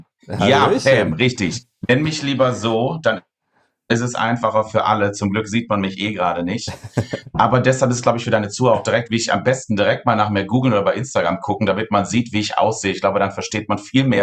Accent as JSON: {"language": "German", "region": "North Rhine-Westphalia", "country": "Germany", "tie": "born or raised there"}